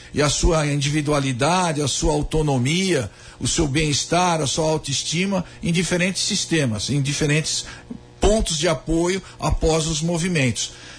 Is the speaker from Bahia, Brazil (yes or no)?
no; São Paulo, Brazil; Tem regiões em São Paulo, por exemplo, que eu sou de São Paulo